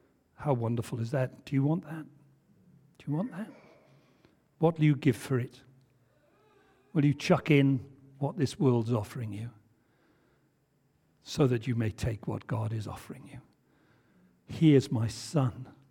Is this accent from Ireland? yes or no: no; Wales, United Kingdom; but I am Welsh, so you'll forgive me, won't you?